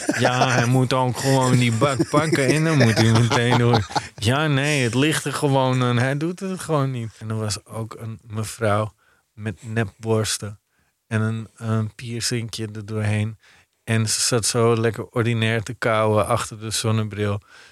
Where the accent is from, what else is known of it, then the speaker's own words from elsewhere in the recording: Amsterdam, North Holland, Netherlands; Kijk, ik ben een echte Amsterdammer.